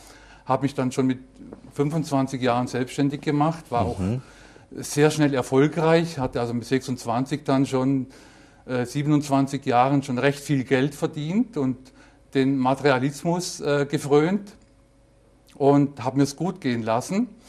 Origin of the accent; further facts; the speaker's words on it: Germany; habe dann einen Beruf erlernt, da wo ich herkomme, aus Deutschland.